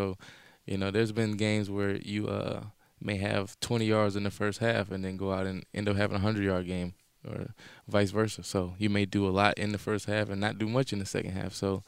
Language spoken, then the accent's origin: English; Louisiana, United States; You know, I'm from Louisiana, so my mom's gumbo, which isn't the healthiest